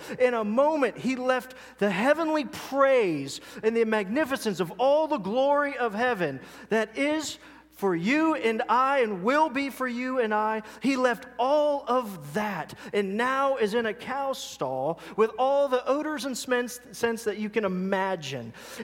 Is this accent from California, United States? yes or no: no; Ohio, United States; Now, I know I'm from Ohio, but that doesn't make much sense.